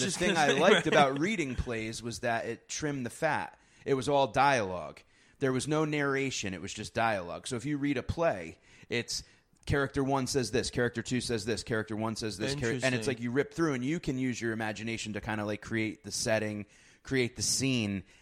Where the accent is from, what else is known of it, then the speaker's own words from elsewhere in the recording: East Coast, United States; also born or lived in Denver; I grew up here in the East Coast, and then I moved to Denver in 2007 and 8, 6, 7, 8.